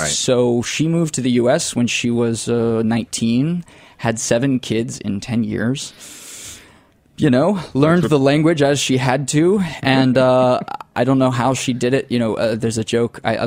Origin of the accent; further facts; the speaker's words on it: Florida, United States; No, I come from the panhandle, so the lower Alabama part of Florida, Redneck Riviera. I didn't suppress my accent intentionally. It just kind of happened from moving around the world a little bit as I did during and after school.